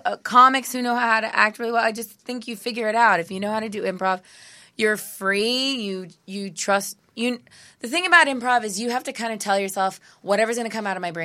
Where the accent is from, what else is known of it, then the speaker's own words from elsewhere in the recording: California, United States; Northern California.